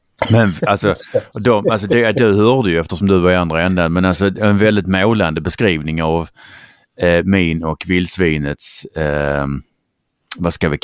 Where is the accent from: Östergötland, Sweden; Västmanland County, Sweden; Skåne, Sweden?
Skåne, Sweden; Eftersom jag är skåning så är det ny för